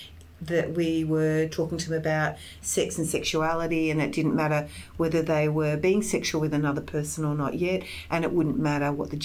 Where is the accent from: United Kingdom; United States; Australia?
Australia; Sydney, New South Wales; I grew up in Sydney. I grew up in Manly.